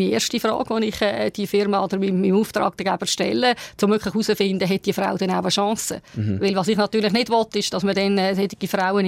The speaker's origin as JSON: {"language": "German", "country": "Switzerland"}